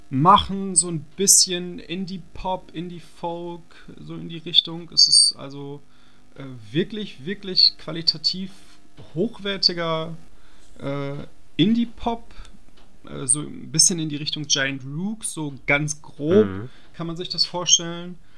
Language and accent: German; Dortmund, North Rhine-Westphalia, Germany; Und da kann man natürlich als Dortmunder auch ein bisschen stolz sein, dass wir dann auch schon so ganz guten Sound in der Heimat haben.